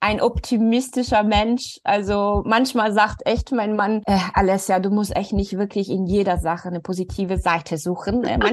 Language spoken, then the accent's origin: German; Rome, Lazio, Italy; German is a second language; moved away as an adult; now in Bremen, Germany; ich bin gebürtige Italienerin. Also ich bin in Rom geboren und aufgewachsen und bin erst vor 16 Jahren der Liebe wegen nach Deutschland gekommen und bin quasi von der Metropole Rom nach einem kleinen Dorf Bremen-Nord-Fegesack gezogen